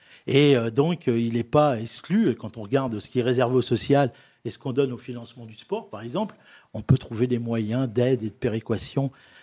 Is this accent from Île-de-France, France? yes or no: no; Le Cateau-Cambrésis, Hauts-de-France, France; conseiller général du Cateau-Cambrésis, ma ville natale.